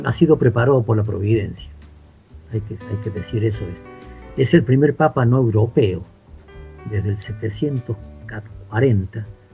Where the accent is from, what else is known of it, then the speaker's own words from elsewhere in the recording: Córdoba, Argentina; Yo soy de Córdoba, me salmo un poco en ese sentido.